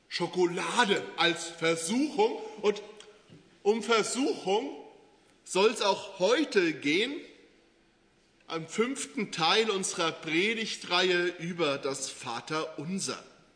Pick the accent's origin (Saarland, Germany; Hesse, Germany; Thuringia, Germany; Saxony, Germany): Hesse, Germany; Dreieich; da hat sich in Dreieich, wo ich herkomme, so langsam was etabliert